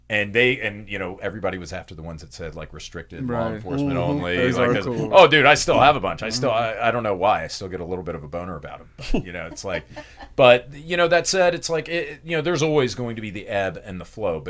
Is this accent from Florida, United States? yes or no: yes; Pensacola, Florida, United States; I am a hillbilly. I'm from Pensacola, Florida.